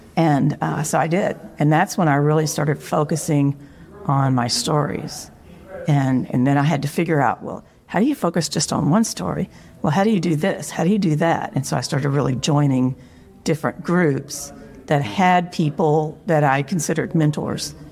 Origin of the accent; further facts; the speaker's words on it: Texas, United States; I'm from here in the Texas, and I've lived all over Texas, so that influences a lot about what I write, in that I use the South as set.